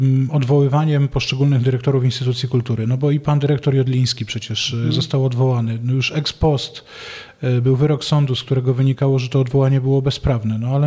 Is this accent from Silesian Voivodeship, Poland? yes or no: yes; Silesian Voivodeship, Poland; now in Warsaw, Poland; ja jestem stąd, ja jestem z tego regionu, to w moim sercu województwo śląskie zostanie na zawsze.